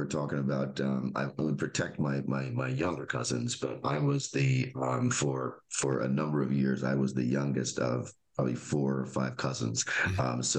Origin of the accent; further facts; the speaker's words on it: Jamaica; Originally from the island of Jamaica.